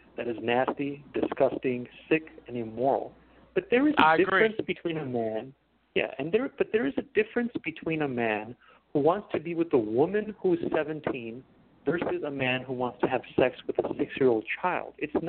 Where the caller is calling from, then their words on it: Los Angeles, California, United States; in Los Angeles, the greatest caller in the history of radio.